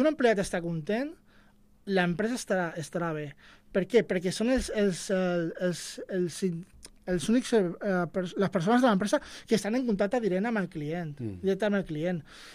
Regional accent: El Prat de Llobregat, Catalonia, Spain; que jo soc del Prat.

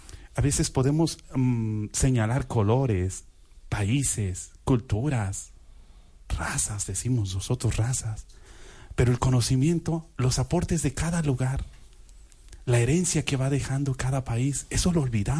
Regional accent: Mexico; Y yo, que soy mexicano.

